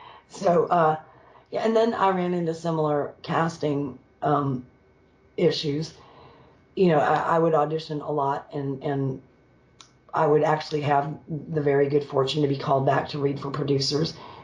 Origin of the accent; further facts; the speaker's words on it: Silver Hill, Alabama, United States; moved away as an adult; now in California, United States; Well, I spent my young life growing up in Silver Hill, Alabama, of all places. I came here at pretty much 6 weeks after I graduated from high school, I came to California